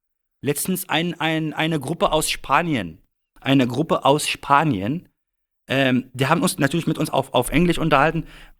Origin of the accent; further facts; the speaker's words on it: Lebanon; now in Germany; Also ich spreche jetzt nur von Libanon, wo ich herkomme.